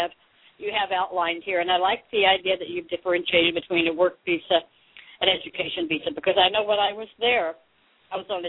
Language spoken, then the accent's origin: English; Texas, United States; because I was from Texas.